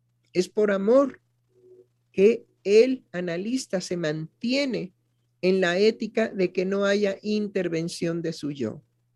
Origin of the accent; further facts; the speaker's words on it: Mexico; Por eso nos conmovemos, porque somos mexicanos